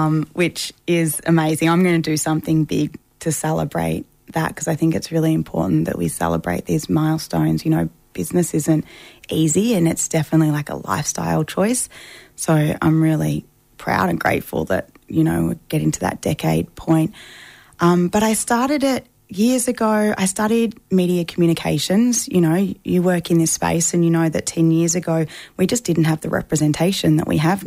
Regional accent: Melbourne, Victoria, Australia; now in Queensland, Australia; So I'm a Yorta Yorta and Wiradjuri woman, born and raised on Kulin country in Melbourne, and I moved up to Queensland last year to launch these retreats.

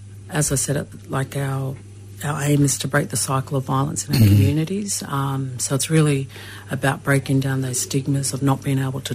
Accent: Brisbane, Queensland, Australia; also born or lived in Hervey Bay; I'm a descendant of the Garawa and Butchala Nations, and I'm born and bred in Brisbane on Turrbal country.

